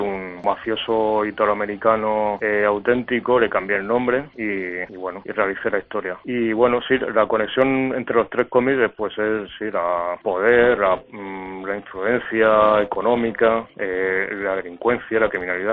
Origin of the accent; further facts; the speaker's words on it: Region of Murcia, Spain; El primer cómic que hice era Murcia, porque yo soy murciano